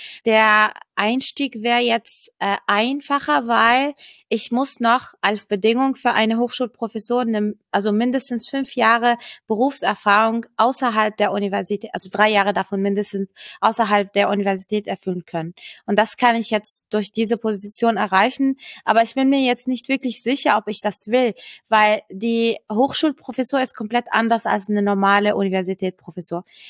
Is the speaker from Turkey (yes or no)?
no; Lebanon; German is a second language; Ich komme aus dem Ausland, also aus dem Libanon. Deutsch ist nicht meine Muttersprache.